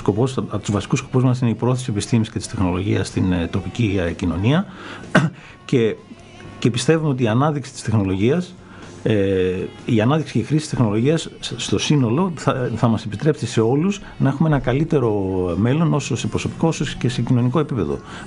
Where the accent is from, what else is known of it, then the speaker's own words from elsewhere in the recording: Ioannina, Epirus, Greece; now in Alexandroupoli, Greece; Καταρχήν δεν είμαι από την Αλεξανδρούπολη, είμαι από τα Ιωάννινα, αλλά κατέληξα εδώ πέρα.